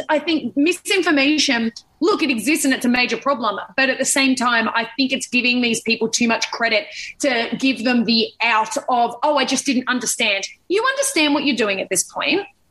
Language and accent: English; Sydney, New South Wales, Australia; growing up in Sydney